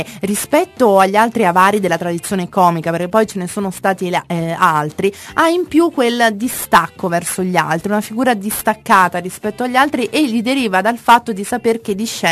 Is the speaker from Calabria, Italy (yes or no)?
yes; Calabria, Italy; io sono calabrese